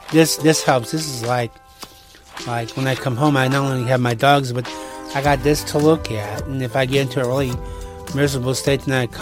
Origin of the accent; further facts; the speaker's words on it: East St. Louis, Illinois, United States; I was a kid growing up in East St. Louis, and in school I used to be attacked a lot.